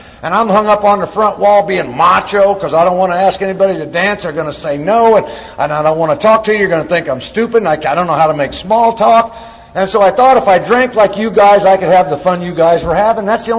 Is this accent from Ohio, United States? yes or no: no; Illinois, United States; that's the way it was for me growing up in Illinois.